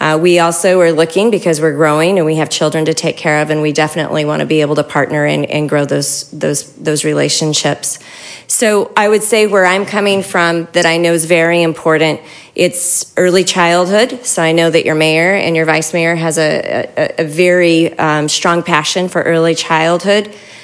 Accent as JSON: {"language": "English", "town": "Paradox", "region": "Colorado", "country": "United States", "tie": "born or raised there", "also_born_or_lived": "Utah", "said": "I was born in Utah, and that was just a little bit by default. My parents lived about 60 miles over in the Colorado border, and I grew up in a town of about 300."}